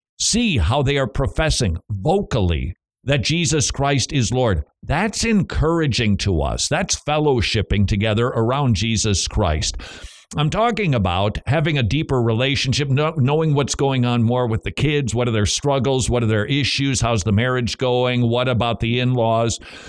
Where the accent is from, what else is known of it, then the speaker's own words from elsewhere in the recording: Northern United States, United States; Yeah, no, it's a shopping cart. That's what it is up north because I'm a Yankee.